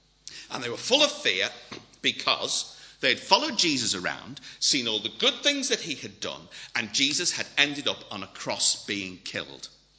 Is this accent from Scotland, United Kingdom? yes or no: no; Liverpool, North West England, United Kingdom; You know, I come from Liverpool. It was built on slavery.